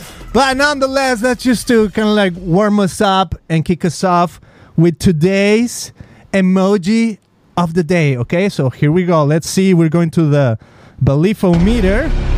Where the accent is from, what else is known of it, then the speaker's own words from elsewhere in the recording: Mexico; I come from Mexico, man.